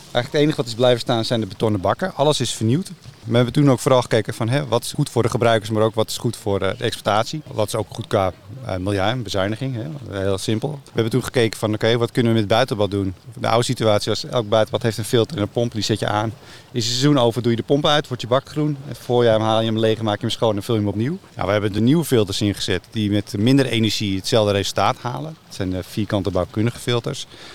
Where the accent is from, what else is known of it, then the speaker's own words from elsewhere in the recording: North Holland, Netherlands; Nee, ik kom uit de Zaanstreek.